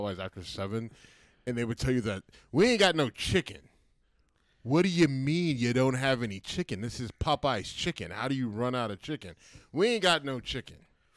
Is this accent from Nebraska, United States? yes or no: no; Youngstown, Ohio, United States; I'm from Youngstown, Ohio, so I love pizza. And if you don't understand what that means Youngstown, Ohio has the best pizza in the world.